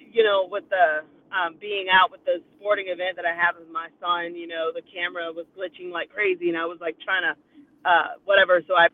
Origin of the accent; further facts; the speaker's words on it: Sarasota, Florida, United States; now in Tampa, United States; I'm from Sarasota, Florida, but I'm based near Tampa, Florida.